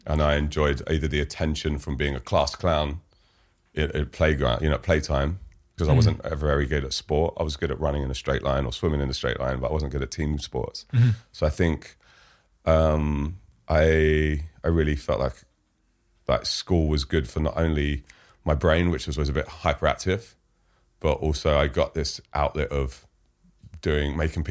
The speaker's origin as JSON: {"language": "English", "region": "London", "country": "United Kingdom", "tie": "born or raised there"}